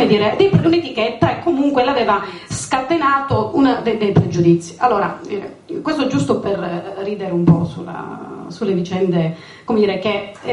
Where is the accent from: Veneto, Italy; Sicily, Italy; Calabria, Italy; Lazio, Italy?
Calabria, Italy; Cosenza; also born or lived in -; io sono cosentina, sono nata qua, sono stata fuori per tanti anni